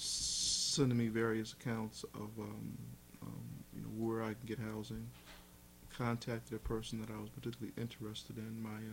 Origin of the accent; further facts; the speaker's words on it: Philadelphia, Pennsylvania, United States; also born or lived in Chicago; now in Lancaster, United States; born and raised in Philadelphia, it's a major urban area, and I spent a lot of my professional life, over 10 years, in the Chicago, Illinois area.